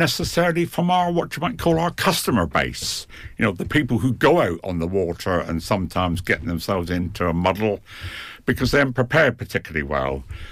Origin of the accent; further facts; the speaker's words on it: Liskeard, South West England, United Kingdom; the RNLI were actually looking to form a branch of the service in what was then my hometown at Liskard in East Cornwall.